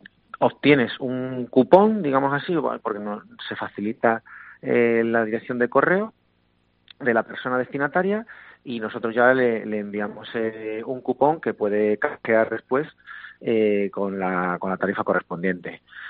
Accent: Huelva, Andalusia, Spain; nosotros los pediatras, que somos de aquí, de Huelva

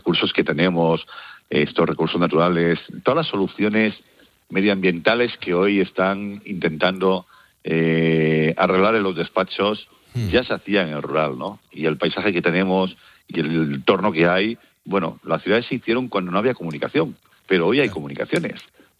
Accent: Galicia, Spain; Y claro, ahí es donde yo les decía, no, estoy en Galicia, en una aldea que ha estado cerrada, deshabitada

